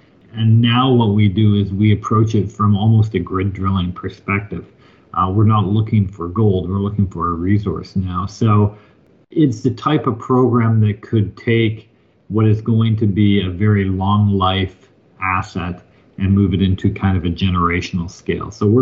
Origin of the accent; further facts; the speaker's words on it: Canada; saying it as a Canadian